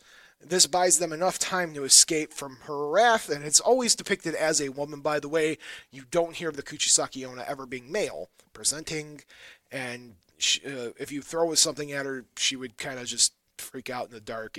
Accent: United States; Also, I'm American.

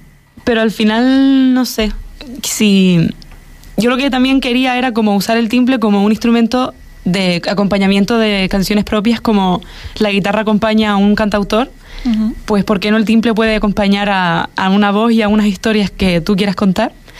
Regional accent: Canary Islands, Spain; al final yo soy de Fuerteventura, y ese primer tema es hablando de, es que hablo de Fuerteventura

